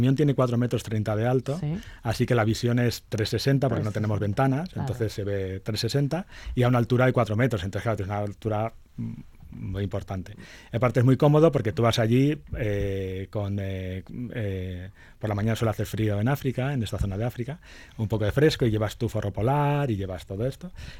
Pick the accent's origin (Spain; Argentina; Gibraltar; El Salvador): Spain; Somos de aquí, somos españoles y nos gusta viajar así.